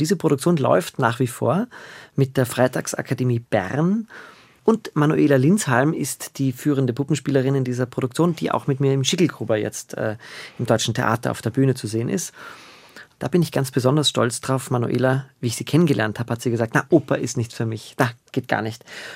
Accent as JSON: {"language": "German", "town": "Graz", "region": "Styria", "country": "Austria", "tie": "born or raised there", "said": "Und den habe ich gesehen in Graz, in meiner Heimatstadt"}